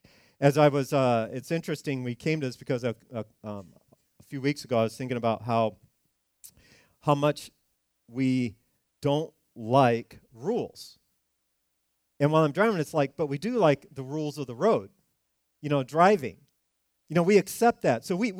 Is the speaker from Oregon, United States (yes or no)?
no; California, United States; And so I, you know, grew up in California, commuted on those crazy highways, and we don't drive defensively.